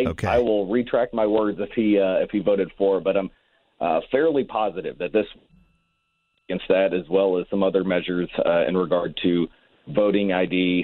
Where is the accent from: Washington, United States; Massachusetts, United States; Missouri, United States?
Missouri, United States; Ferguson; the same exact MetroLink that when I grew up in Ferguson, Missouri, that's the one I would take to different venues